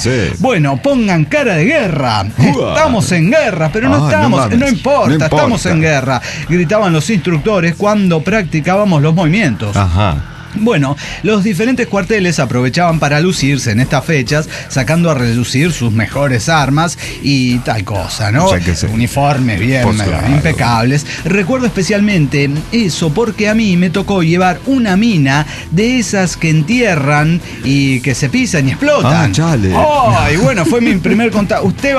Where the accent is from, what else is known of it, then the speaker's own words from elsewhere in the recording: Tarija, Bolivia; parada delante de todas las autoridades de Tarija. Eso no pasó. No esperen mensaje. Hice quedar bien a mi tierra chapaca.